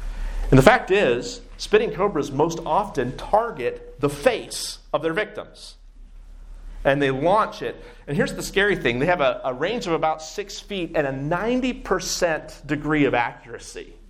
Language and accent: English; the South, United States; I grew up in the South, and in the South, people would always say, bless his heart or bless her heart.